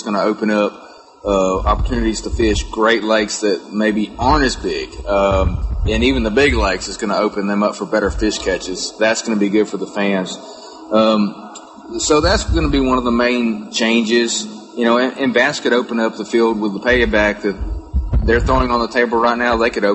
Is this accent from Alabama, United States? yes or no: no; Texas, United States; Growing up in Texas and around tournament fishing, that's really all I've ever known from the time I was 13 on. Now we reside in East Texas, down at Lake Sam Rayburn